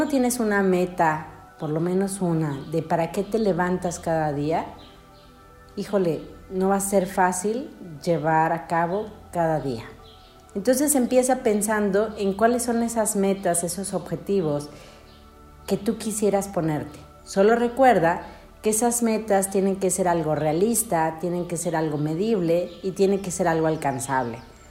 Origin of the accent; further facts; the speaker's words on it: Mexico; Es como, digo, somos mexicanos, es como comernos un taco sin siquiera masticarlo.